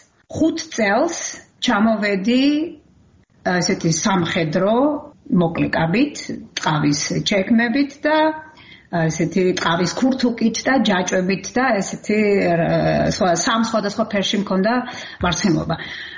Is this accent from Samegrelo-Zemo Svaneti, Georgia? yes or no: yes; Kakhati, Samegrelo-Zemo Svaneti, Georgia; now in Austria; არა მარტო ზუგდიდში, არამედ ჩემ სოფელში, კახათში, სადაც მე დაიბადე და გავიზარდე.